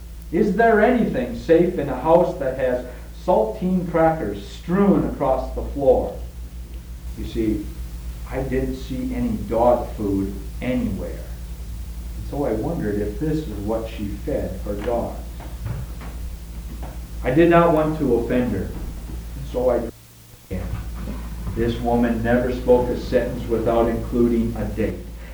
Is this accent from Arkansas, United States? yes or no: yes; Arkansas, United States; I was raised in Arkansas, and my mama took me to the Baptist church.